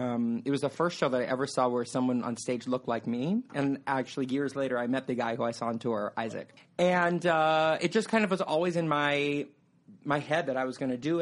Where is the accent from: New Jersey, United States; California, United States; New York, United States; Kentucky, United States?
California, United States; Because I'm from California. I'm super beachy, like, you know, like just a good time girl.